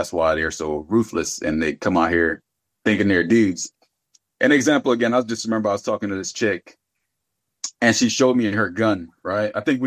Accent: Philadelphia, Pennsylvania, United States; I grew up in Philly.

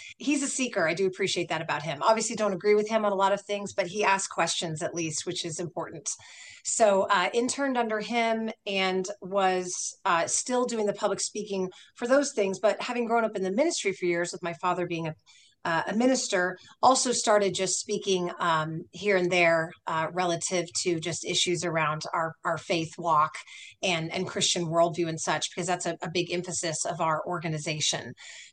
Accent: California, United States; I'm in Northern California, by the way, born and raised in California.

